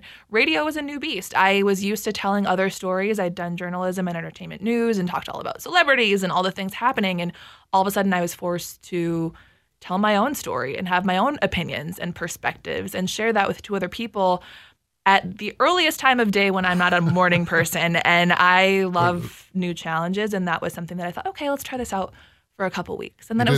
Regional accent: Wayzata, Minnesota, United States; I'm originally from Wayzata, Minnesota.

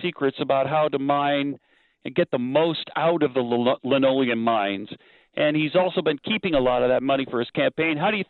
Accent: El Paso, Texas, United States; since I was about 4 years old, you know, because I'm from El Paso, most people just call me … … in El Paso.

